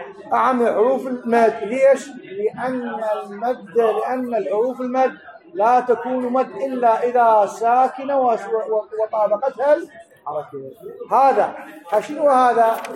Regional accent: Najaf, Najaf Governorate, Iraq; لانه ماكو عندنا بالنجف كتب لغه عربيه

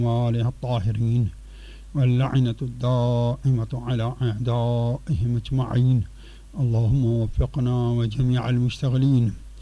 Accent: Pakistan; Arabic is a second language; مثل ما عندنا في باكستان

